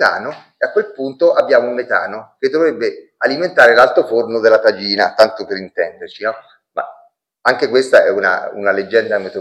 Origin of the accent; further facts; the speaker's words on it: Marche, Italy; io mi ricordo quando ero piccolo, vivevo nelle Marche, quando ero piccolo